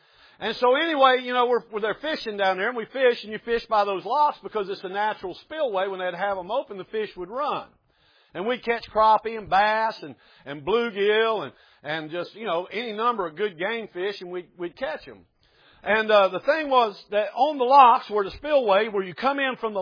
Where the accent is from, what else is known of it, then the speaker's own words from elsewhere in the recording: Canal Point, Florida, United States; Growing up where I grew up is down on Lake Okeechobee, which most of y'all know. And where I grew up is a place, a little town called Canal Point.